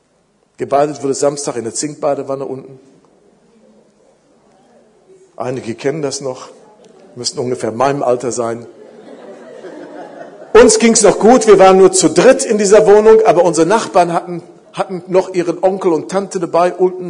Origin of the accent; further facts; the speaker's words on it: Iserlohn, North Rhine-Westphalia, Germany; Ich bin in einem gläubigen Elternhaus groß geworden in Iserlohn. Ein typisches Nachkriegskind. Alles in Deutschland war kaputt. Meine Eltern waren gläubig. Gute evangelikale Christen, beide wiedergeboren.